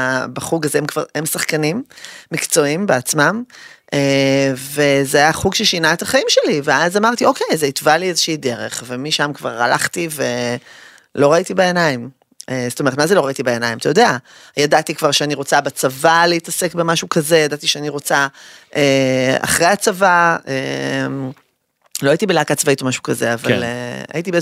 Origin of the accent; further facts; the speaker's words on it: Kiryat Tivon, Northern District, Israel; אבל גדלתי בקריית טבעון.